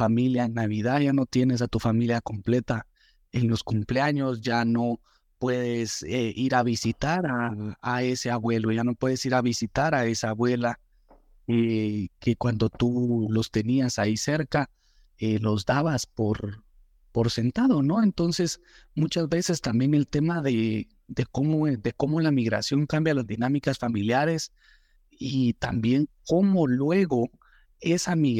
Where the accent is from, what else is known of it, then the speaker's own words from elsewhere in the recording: Guatemala; now in United States; Yo soy un inmigrante guatemalteco, nacido y crecido en Guatemala. Vengo a los Estados Unidos hace un poco más de 6 años